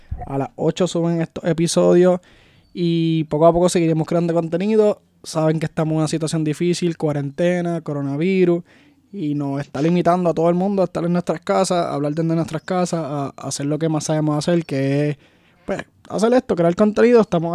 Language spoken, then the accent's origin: Spanish; Puerto Rico; Como puertorriqueño y como mundo entero.